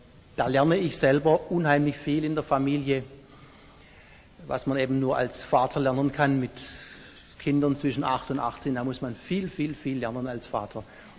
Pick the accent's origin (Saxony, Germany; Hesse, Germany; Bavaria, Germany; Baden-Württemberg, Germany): Baden-Württemberg, Germany; kurz vor meiner Heimatstadt Harthausen-Goxen, bin ich gestürzt